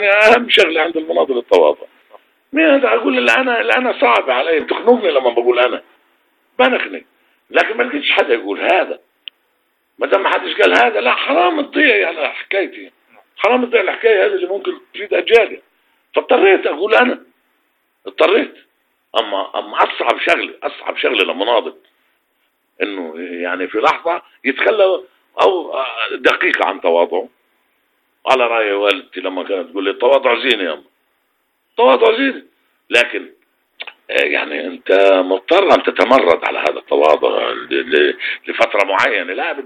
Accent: Palestine; بحلم أن أخذ حقي كمان كفلسطيني كشعب.

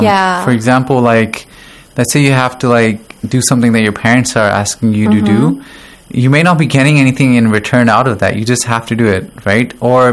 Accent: Pakistan; moved away; I'm studying here in the Hausa. I'm studying psychology here, and I'm originally from Pakistan, but I've lived in different countries.

